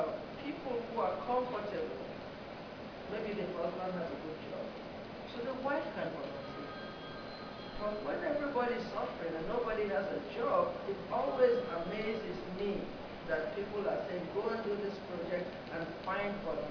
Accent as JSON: {"language": "English", "country": "Nigeria", "lives_now": "United States", "said": "In developing countries, I'm originally from Nigeria."}